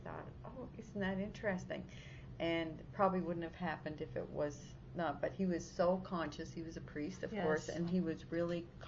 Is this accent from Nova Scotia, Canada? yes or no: yes; Halifax, Nova Scotia, Canada; I grew up in Halifax. Your neighbors were Jewish, Roman Catholic.